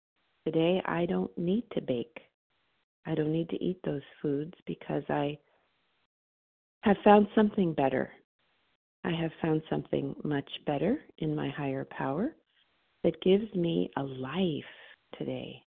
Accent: California, United States; from California, gratefully recovered from compulsive overeating and bulimia, one day at a time.

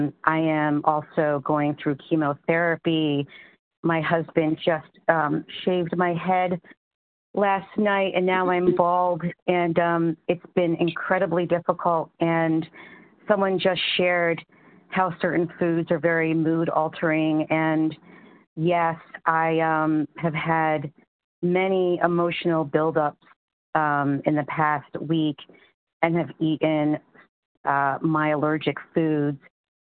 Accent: Philadelphia, Pennsylvania, United States; I am from Philadelphia

